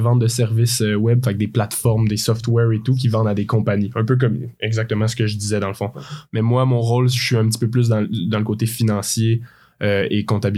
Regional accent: Sherbrooke, Quebec, Canada; J'ai grandi à Sherbrooke. Je suis à l'Université de Sherbrooke

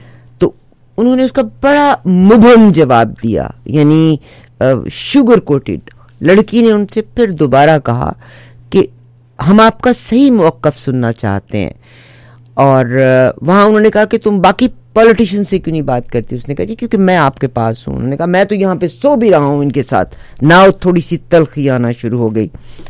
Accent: Pakistan; میں خود پاکستان سے تعلق رکھتی ہوں

